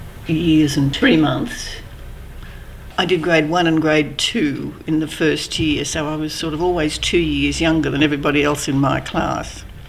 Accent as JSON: {"language": "English", "town": "Eltham", "region": "Victoria", "country": "Australia", "tie": "born or raised there", "also_born_or_lived": "Research", "said": "Well, I was born in 1935, and I was born in Eltham, and most of my life was spent in either Eltham or Research. We moved from Eltham to Research when I was about four, I think."}